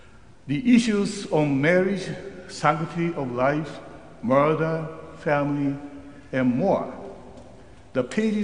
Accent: Japan; I came from Japan, and Japan is known sometimes with a high moral standard.

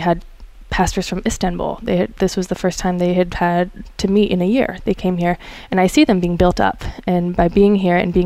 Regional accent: Midwest, United States; growing up in the Midwest in the LCMS

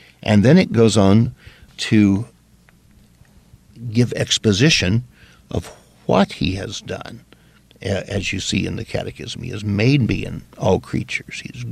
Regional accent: the South, United States; I remember when I was growing up in the South, and Lutherans were certainly a minority in the South

